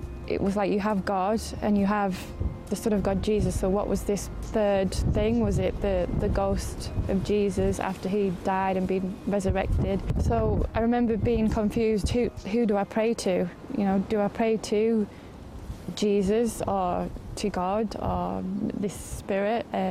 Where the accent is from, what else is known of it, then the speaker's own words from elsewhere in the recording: Redcar, North East England, United Kingdom; I was born in 1985 in Redcar, which is just near Middlesbrough. I was brought up in a normal working class background.